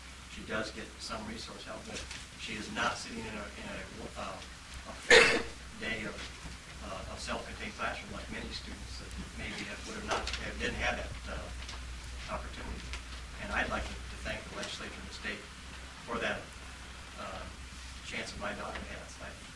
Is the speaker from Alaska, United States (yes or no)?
yes; Kodiak, Alaska, United States; I'm from Kodiak, and I'm a parent of a 7-year-old Down syndrome child.